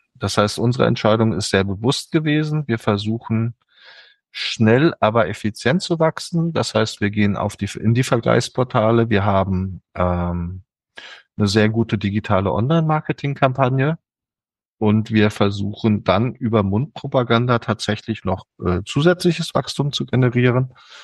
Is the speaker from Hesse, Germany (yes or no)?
yes; Frankfurt, Hesse, Germany; mein Heimatort oder meine Heimbasis ist Frankfurt. Das heißt, ich bin 3 Tage die Woche in Rubendorf, 2 Tage in Frankfurt, einfach weil ich hier auch familiär verwurzelt bin.